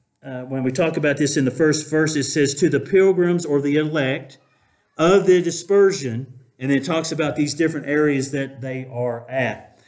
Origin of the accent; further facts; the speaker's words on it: the South, United States; accent: southern; I didn't say soldiers in my southern accent